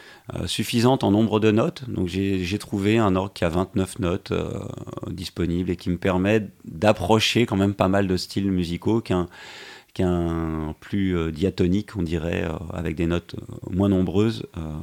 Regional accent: Paris, Île-de-France, France; Quand j'étais gamin à Paris, je vivais dans le quartier latin, donc 5e arrondissement. J'avais la chance d'évoluer dans un quartier qui était à la fois populaire, très joyeux, coloré et aussi avec de la nature

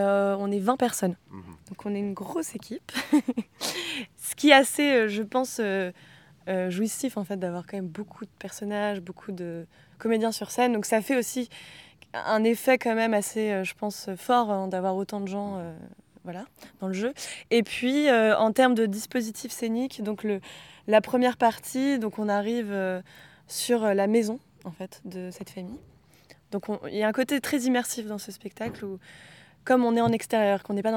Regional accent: Porspoder, Brittany, France; Moi aussi, je viens du Finistère, à Porspoder.

